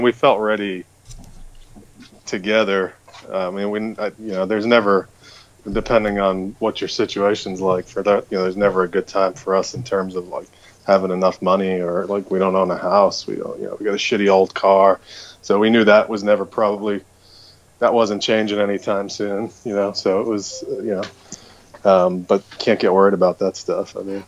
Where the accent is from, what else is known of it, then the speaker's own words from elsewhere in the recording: Brooklyn, New York, United States; I'm from Brooklyn and I live in Mississippi, so I'm not getting pizza anywhere.